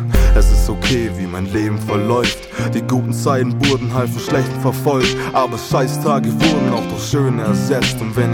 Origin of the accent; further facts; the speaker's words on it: Munich, Bavaria, Germany; ich bin 23 und ich bin Münchner.